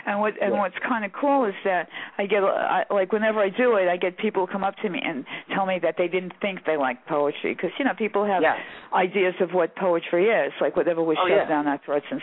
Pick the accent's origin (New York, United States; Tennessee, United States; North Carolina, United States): New York, United States; Brooklyn; Where I grew up, like, Gravesend and Bensonhurst, places like that, they're still not cool.